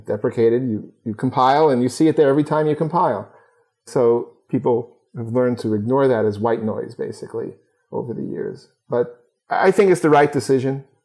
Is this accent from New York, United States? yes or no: yes; New York, United States; I'm from New York, so that's like, you know, the nice way of saying things in New York.